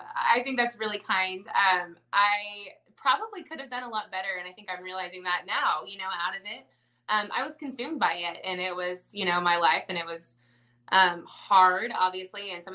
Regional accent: Dallas, Texas, United States; He's from New Mexico and I'm from Dallas.

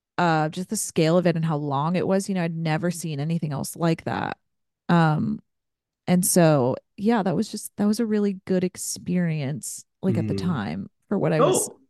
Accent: Ohio, United States; like I grew up in Ohio and there's like this one downtown theater that's like very majestic

